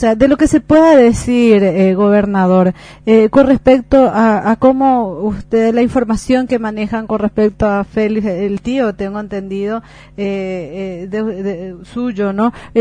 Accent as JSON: {"language": "Spanish", "country": "Paraguay", "said": "al final somos todos los paraguayos que nos sentimos afectados"}